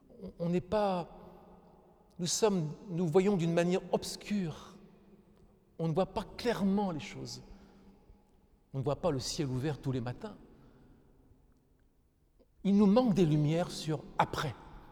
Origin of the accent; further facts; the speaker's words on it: France; J'ai vécu près de la Seine toute mon enfance, et sur la Seine, il passe des pétroliers gigantesques.